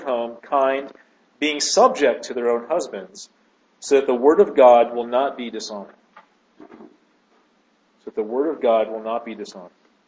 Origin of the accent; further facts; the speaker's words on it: United States; Now, as an American, right, in our culture, who do we give respect to?